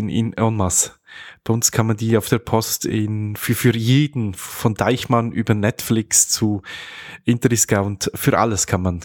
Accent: Switzerland; Bei uns in der Schweiz haben wir jetzt bis auf, ich glaube, es sind so 2-3 Tankstellen

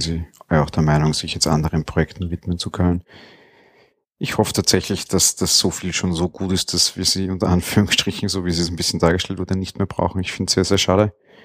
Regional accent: Austria; sage ich jetzt als Österreicher.

